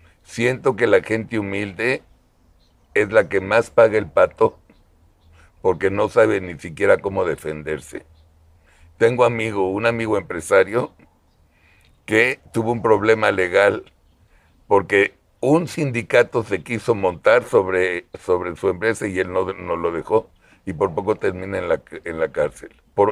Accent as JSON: {"language": "Spanish", "country": "Mexico", "tie": "born or raised there", "said": "Así crecí en México yo."}